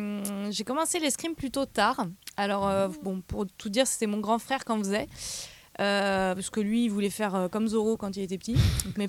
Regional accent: Gif-sur-Yvette, Île-de-France, France; moi, par contre, je viens effectivement de Juif-sur-Yvette.

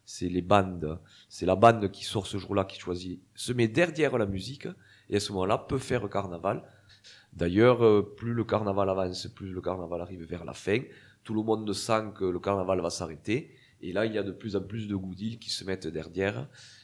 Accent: Limoux, Occitanie, France; comme on dit à Limoux, quand on est de Limoux, on l'a dans les gènes, quoi.

